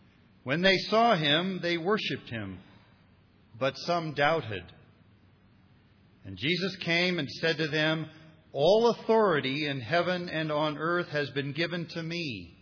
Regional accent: Ohio, United States; When I was a little guy growing up in Ohio, my mom taught me how to pray.

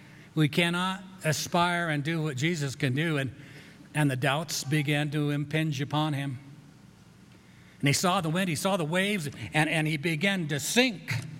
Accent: Colorado, United States; I'm from Colorado. I do know Colorado trout.

